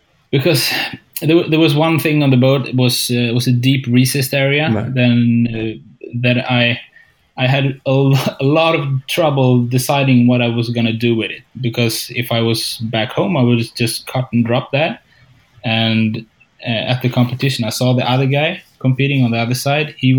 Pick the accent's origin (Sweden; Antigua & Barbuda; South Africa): Sweden; still, I'm from Sweden. We're humble people